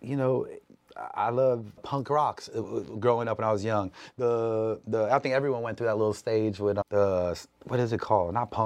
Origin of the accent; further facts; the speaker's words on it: Jacksonville, Florida, United States; I'm from Jacksonville.